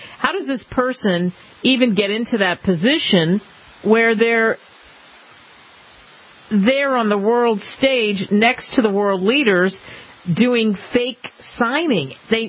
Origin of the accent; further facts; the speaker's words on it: Philadelphia, Pennsylvania, United States; growing up in Philly, yes, it could get cold.